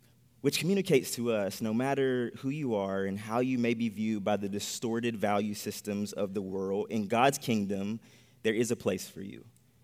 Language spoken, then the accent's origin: English; Gaffney, South Carolina, United States; now in China?; We are from Gaffney, South Carolina, moving from a county of 13,000 people to a city of 12 million people.